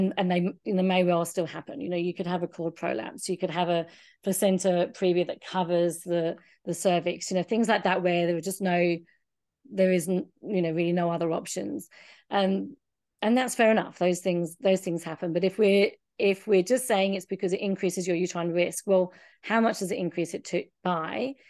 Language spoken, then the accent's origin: English; Southend-on-Sea, East of England, United Kingdom; moved away; I'm a very proud Essex girl. I'm from Southend. I don't sound like that, but I am, and my family is still there